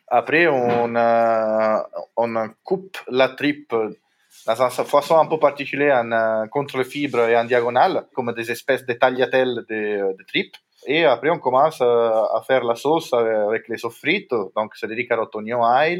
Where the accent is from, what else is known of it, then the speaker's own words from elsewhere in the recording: Tuscany, Italy; en Toscane, c'est là d'où je viens